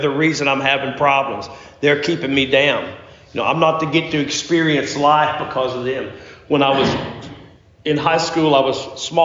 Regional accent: Oklahoma, United States; I became a bull rider because I'm from Oklahoma, which I should tell you

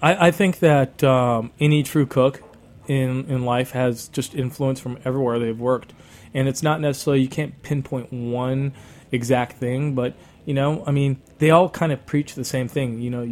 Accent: Sanford, New Mexico, United States; Yeah. I grew up in Sanford, New Mexico.

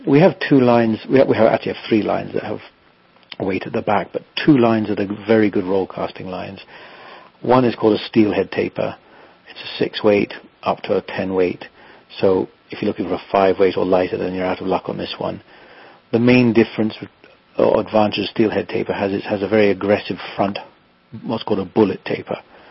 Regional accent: South West England, United Kingdom; where I grew up in England, my main river that I fished was a largish river called the Torridge

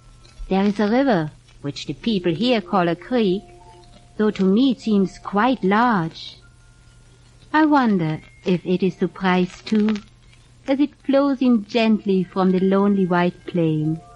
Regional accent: Vienna, Austria; now in Swift Current, Canada; I am from Vienna, but it is Swift Current, a little city on the prairies, I wish to talk about, and not Vienna.

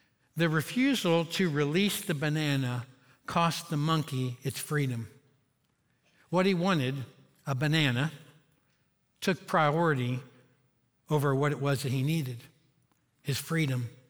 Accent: Kentucky, United States; accent: Kentucky country accent; Then all of a sudden, he starts picking on me for a Kentucky country accent.

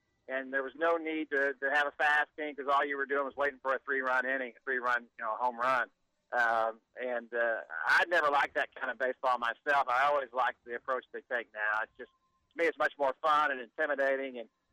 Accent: Houston, Texas, United States; also born or lived in Dallas; I was born in Dallas and grew up in Houston, and so I worked at newspapers around Houston and in Houston and here.

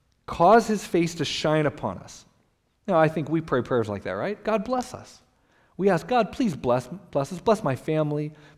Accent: Colorado, United States; I grew up in Colorado, so I use lots of Rocky Mountain illustrations.

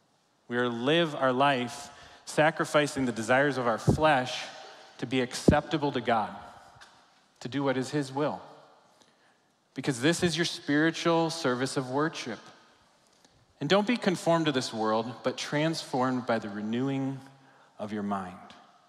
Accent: Florida, United States; also born or lived in Virginia / Michigan; now in Texas, United States; I was born and raised in Florida, spent a long time in Virginia going to school, spent a longer time in Michigan. Don't have any context to what Texas is

